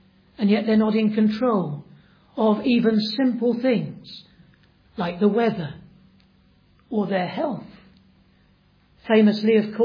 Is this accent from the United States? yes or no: no; United Kingdom; I'm assuming none of us here are American citizens. Because we're British citizens, we're outside of the sphere of his authority.